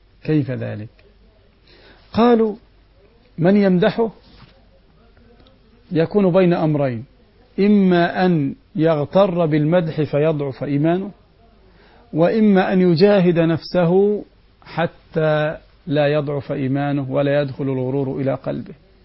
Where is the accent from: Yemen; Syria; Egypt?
Egypt; وإطعام 10 مساكين مثلا في عندنا في مصر كل مسكين نصف كيلو أرز